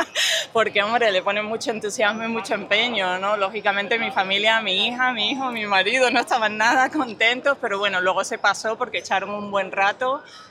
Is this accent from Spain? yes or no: yes; Seville, Andalusia, Spain; now in United Kingdom; Soy de Sevilla, pero vivo en Inglaterra.